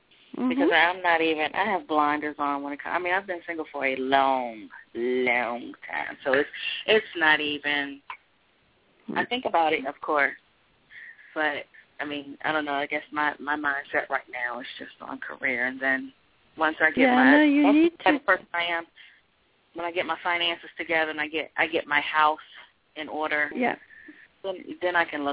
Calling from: Maryland, United States; from Maryland.

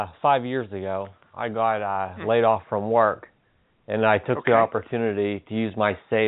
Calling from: Pennsylvania, United States; Pennsylvania.

